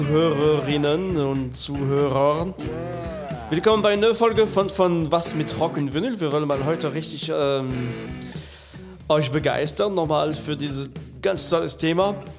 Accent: France; now in Germany; Ich bin ein echter Franzose. Ach. Und bin in Frankreich geboren. Ich habe einen französischen Pass, obwohl ich schon lange in Deutschland lebe.

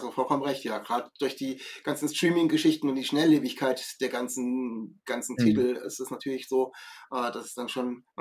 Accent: Kassel, Hesse, Germany; ich kannte das vorher nicht, ich komme aus Kassel.

